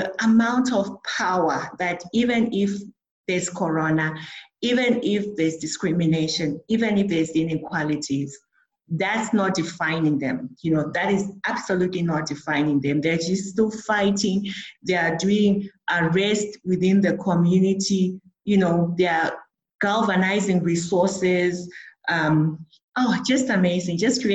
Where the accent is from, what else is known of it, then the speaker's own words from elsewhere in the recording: Zimbabwe; I'm from Zim